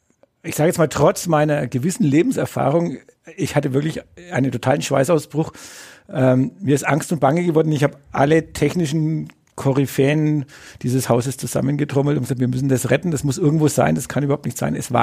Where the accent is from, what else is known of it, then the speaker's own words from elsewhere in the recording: Bavaria, Germany; accent: Franconian; meinen fränkischen Dialekt, das wird vielleicht nicht ganz so einfach sein